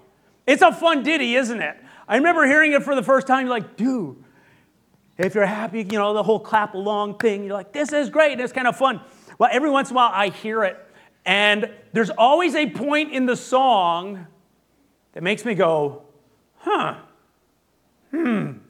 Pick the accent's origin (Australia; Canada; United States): Canada; I'm Canadian, so if I mess it up, that's just my background.